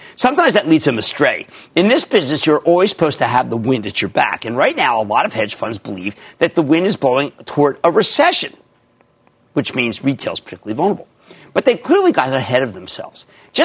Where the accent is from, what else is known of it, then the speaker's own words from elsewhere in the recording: New Jersey, United States; Let's go to Linda in my home state of New Jersey.